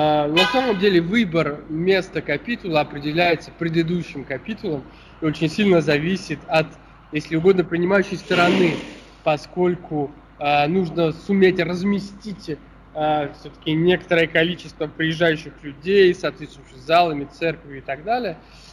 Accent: Vilnius, Vilnius County, Lithuania; now in Bordeaux, France; Я родился и вырос в Вильнюсе.

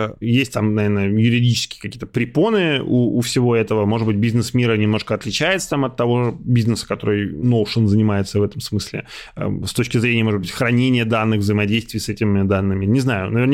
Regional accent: Russia; ребята из Украины, я из России

